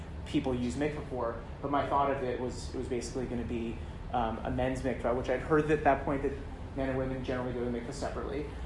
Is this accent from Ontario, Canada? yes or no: no; Montreal, Quebec, Canada; just growing up in Montreal, I kind of became Orthodox by default.